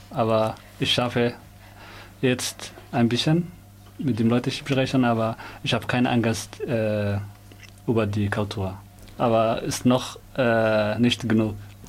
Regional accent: Somalia; German is a second language; now in Germany; Ich komme aus Somalia und ich bin in Deutschland seit 2015.

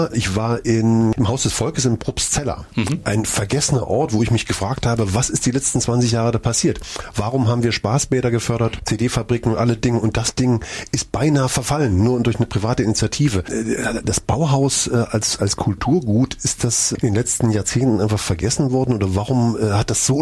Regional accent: Gera, Thuringia, Germany; now in Erfurt, Germany; Ich werde diskriminiert ob meiner Herkunft. Ich bin in Gera geboren und bin erst vor kurzem, 88, hier nach Erfurt gekommen. Werde doch noch manchmal wie ein Fremder behandelt und Menschen machen sich lustig, weil ich aus Gera komme.

